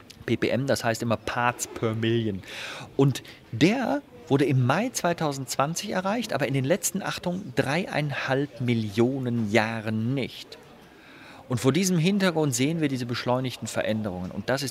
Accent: Bonn, North Rhine-Westphalia, Germany; born there; weil ich bin ja in dieser wunderschönen Stadt geboren in Bonn.

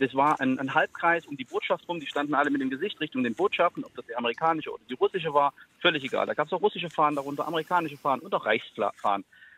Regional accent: Leipzig, Saxony, Germany; Ich bin aus Leipzig, wissen Sie, hier sind linksextreme Thematiken brutal.

